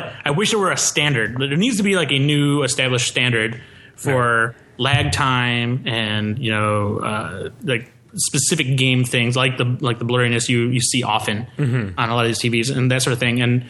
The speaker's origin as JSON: {"language": "English", "region": "Michigan", "country": "United States", "tie": "born or raised there", "said": "It was a chain of stores in where I grew up in Michigan."}